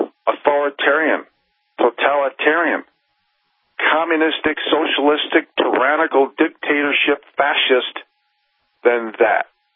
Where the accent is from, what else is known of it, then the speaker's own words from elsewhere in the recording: United States; because as an American, I feel it's so important right now that Americans stick up for America.